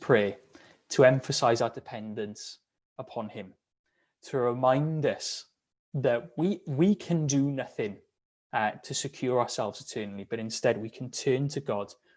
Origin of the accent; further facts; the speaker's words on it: United Kingdom; A horrible thing to think about, isn't it, as British people, to open up and share our feelings with other people.